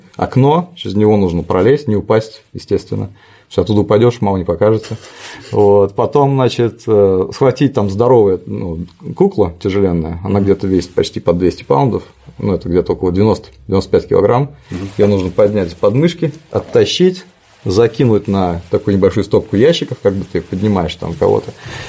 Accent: Samara, Samara Oblast, Russia; Ну, я из Самары, мы дрались.

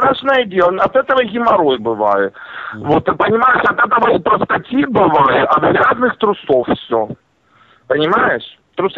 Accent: Uzbekistan; Потому что я сам в Узбекистане родился, я знаю. В моем родном городе нема газа

